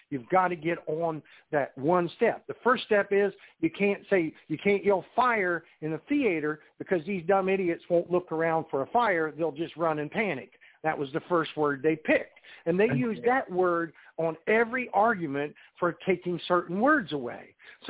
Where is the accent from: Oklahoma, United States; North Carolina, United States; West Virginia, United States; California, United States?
West Virginia, United States; Hey, I grew up in West Virginia. You know I grew up in West Virginia. We're supposed to be dumb hillbillies, right?